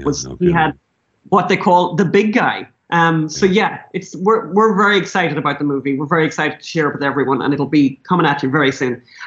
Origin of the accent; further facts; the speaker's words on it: Ireland; as Irish people